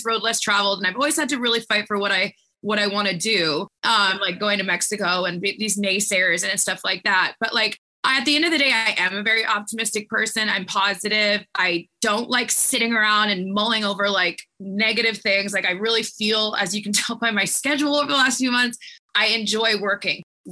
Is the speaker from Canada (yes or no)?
yes; Canada; you know how it is as a Canadian, you really have to make these huge sacrifices and huge moves to kind of get out of the country